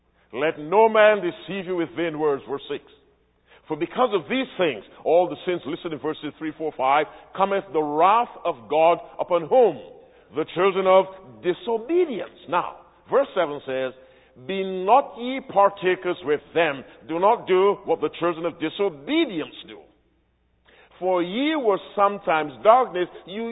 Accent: Barbados; As a boy, growing up in Barbados.

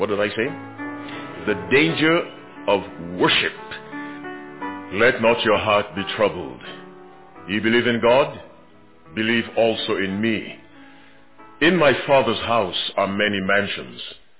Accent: Michigan, United States; considering the temperature in my home state of Michigan right now, somewhere in the 20s.

